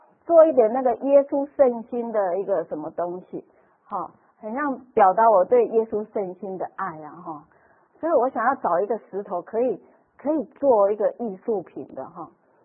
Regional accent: southern Taiwan, Taiwan; 我是南部人南部台湾尾巴的人

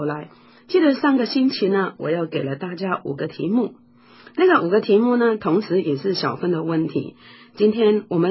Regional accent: China; 我们中国人说节哀顺变

